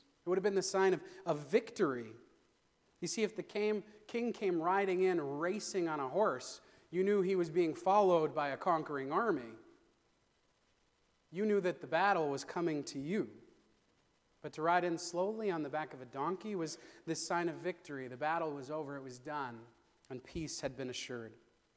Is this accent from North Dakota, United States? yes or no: yes; Minot, North Dakota, United States; Now, you guys might remember that I grew up in Minot, and you might even remember that I didn't go to Minot High.